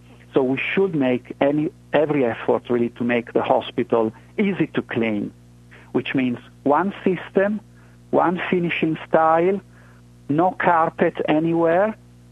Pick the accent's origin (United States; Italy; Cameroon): Italy; now in New Zealand; I came from Italy to New Zealand